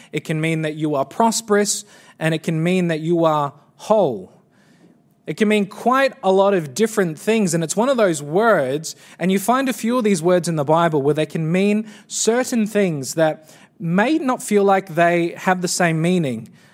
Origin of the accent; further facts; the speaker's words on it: New Zealand; but because I'm from New Zealand, it's not iconic to me, right?